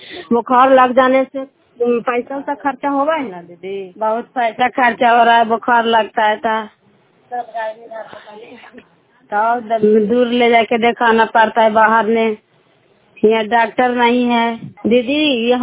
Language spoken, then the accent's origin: Hindi; Fatehpur, Bihar, India; घर फतेहपुर, पंचायत मकरौता, जिला नालंदा, कराय पसरा ब्लॉक की निवासी हूँ। और मैं अभी खोखना गांव में आई हुई हूँ